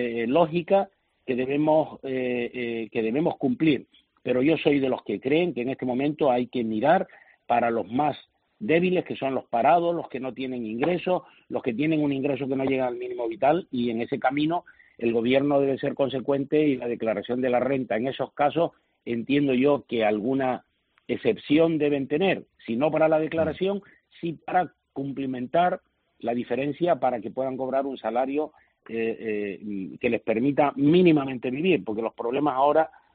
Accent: Canary Islands, Spain; los canarios somos españoles

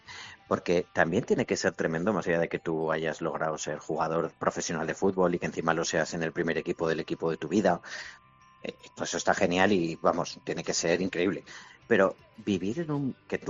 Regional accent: Aragon, Spain; pero también como aragonés, la verdad, leer estas noticias y tener que vivir esta situación

